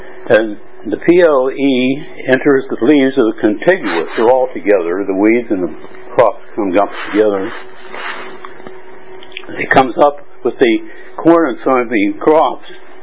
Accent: United States; now in Berlin, Germany; I'm an American. I'm living in Berlin and Hong Kong, back and forth.

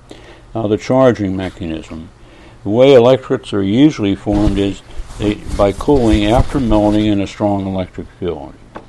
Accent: United States; now in Hong Kong; I'm an American living in Hong Kong

